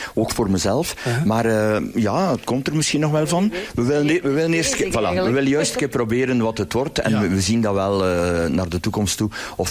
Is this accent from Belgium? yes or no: yes; Langemark, West Flanders, Belgium; now in Middelkerke, Belgium; Ik was afkomstig, nu woon ik in Middelkerken, maar ik ben afkomstig van Langemark.